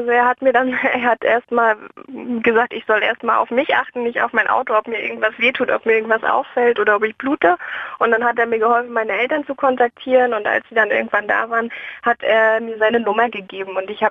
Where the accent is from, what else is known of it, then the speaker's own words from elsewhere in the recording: Rostock, Mecklenburg-Vorpommern, Germany; in meiner Heimatstadt Rostock.